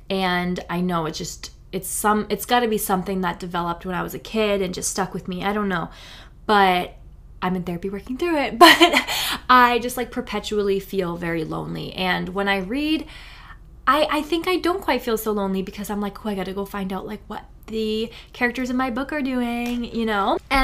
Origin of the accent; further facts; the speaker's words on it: New Hampshire, United States; I have been to New York City a fair amount just because I grew up in New Hampshire, so it was never too far away